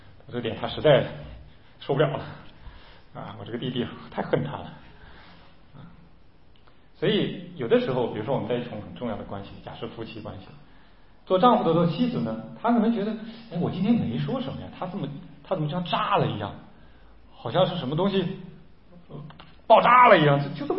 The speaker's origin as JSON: {"language": "Chinese", "country": "China", "said": "我们中国人讲他心好大"}